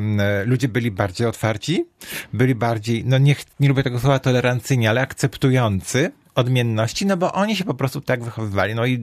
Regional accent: Warsaw, Masovian Voivodeship, Poland; Ja się urodziłem w Warszawie

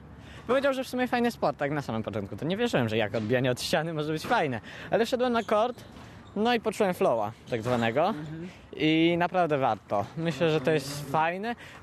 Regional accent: Kraków, Lesser Poland, Poland; jestem z Krakowa.

